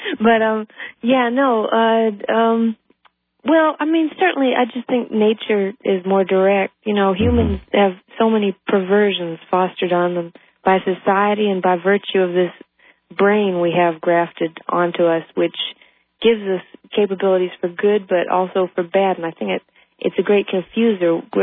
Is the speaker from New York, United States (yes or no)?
yes; Harlem, New York, United States; I grew up in Harlem, and we were downtown that day